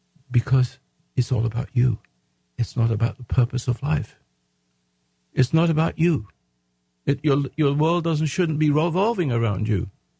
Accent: England, United Kingdom; So I didn't come from a country like that. I came from England, and education, basic education, was basically decent.

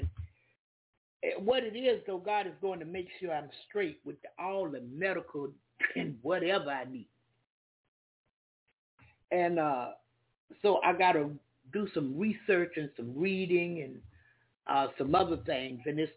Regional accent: the South, United States; I'm from the South. We believe in soul food.

